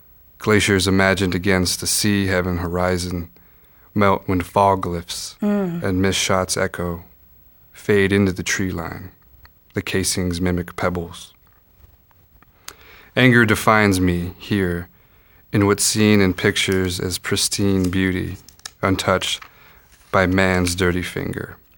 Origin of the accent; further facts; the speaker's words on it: Arizona, United States; also born or lived in Alaska; I'm from the Arizona desert. I need sunshine.